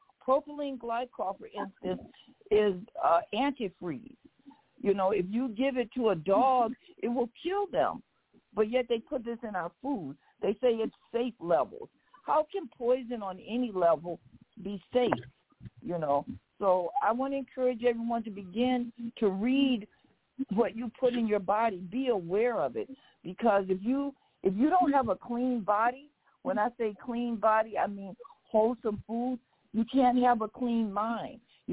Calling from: Detroit, Michigan, United States; Okay, I'm calling from Detroit.

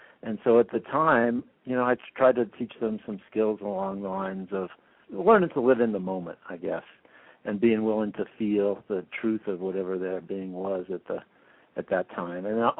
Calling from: Crested Butte, Colorado, United States; I'm in Crested Butte, John, and thanks so much for having me on your show. Crested Butte, Colorado, that is.

